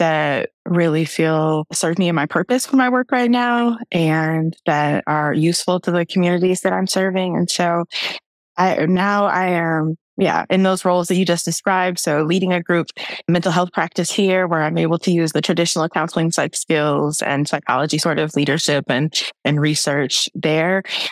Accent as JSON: {"language": "English", "town": "Rockford", "region": "Illinois", "country": "United States", "tie": "born or raised there", "said": "I'm from the Midwest, Rockford, Illinois."}